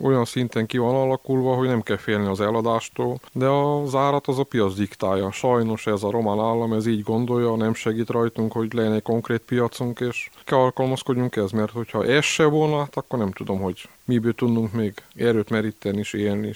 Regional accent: Bonyhád, Tolna, Hungary; Nekünk itt van a helyünk, mi itt nőttünk fel, itt neveltek minket, itt fogtuk fel az életet, mi ezt tudjuk becsülni, ami itt van Bonyhán.

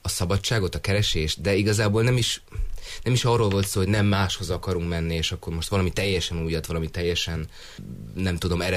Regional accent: Budapest, Hungary; azért mondom, hogy vissza, mert én is Pestről származom.

